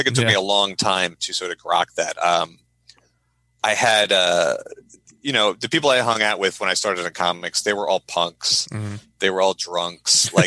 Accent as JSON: {"language": "English", "region": "New York", "country": "United States", "tie": "born or raised there", "said": "See, I grew up on Long Island, which, I hung out with skaters."}